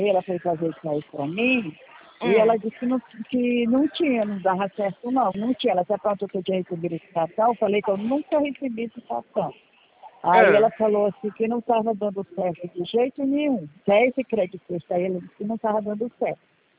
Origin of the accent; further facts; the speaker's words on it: São Paulo, Brazil; moved away; Eu sou de São Paulo